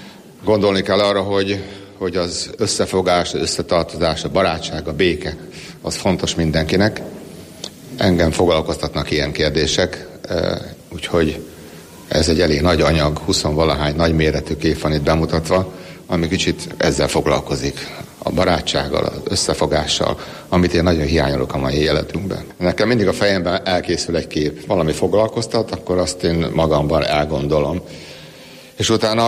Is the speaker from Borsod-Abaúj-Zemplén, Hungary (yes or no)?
yes; Sárospatak, Borsod-Abaúj-Zemplén, Hungary; Én Sárospatakon nőttem fel